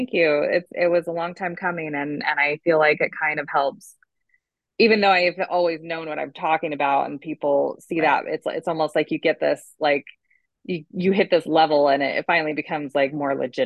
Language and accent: English; Iowa, United States; moved away as an adult; I'm originally from Iowa, small town, just, and small town, like nothing really going on there.